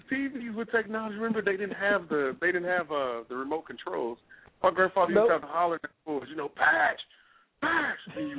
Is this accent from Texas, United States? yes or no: yes; Wichita Falls, Texas, United States; Hey, I grew up in the Kimber District in Wichita Falls